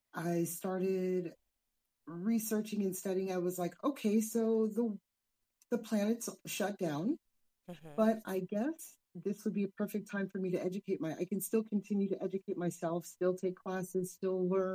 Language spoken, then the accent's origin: English; Sacramento, California, United States; now in Los Angeles, United States; I'm from the beautiful capital of California called Sacramento.